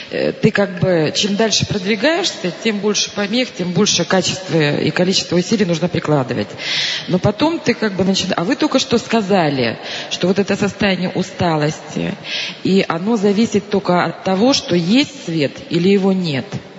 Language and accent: Russian; Moscow, Russia; Я из Москвы.